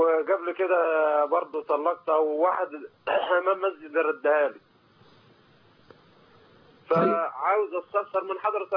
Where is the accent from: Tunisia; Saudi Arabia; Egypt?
Egypt; Beni Suef, Beni Suef Governorate; now in Jordan; من بني سويف.